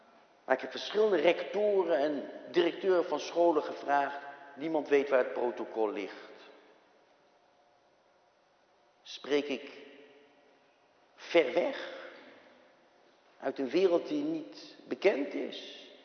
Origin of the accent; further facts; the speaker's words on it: Netherlands; Ik ben Nederlander. Al eeuwenlang.